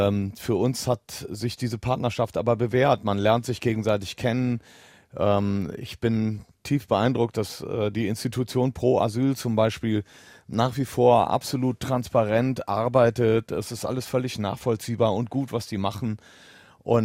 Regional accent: Düsseldorf, North Rhine-Westphalia, Germany; Das hat uns als Düsseldorfer dann schon sehr, sehr beeindruckt

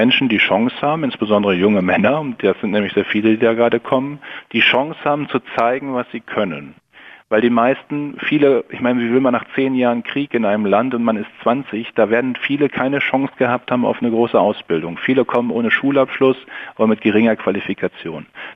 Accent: North Rhine-Westphalia, Germany; Ich komme aber aus dem Münsterland und ich weiß, wie es da ist.

